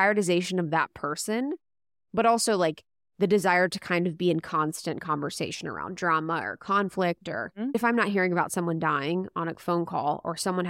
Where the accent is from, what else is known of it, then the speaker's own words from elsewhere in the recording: Midwest, United States; It's not, we're Catholic, we grew up in Midwest, you know, where these things.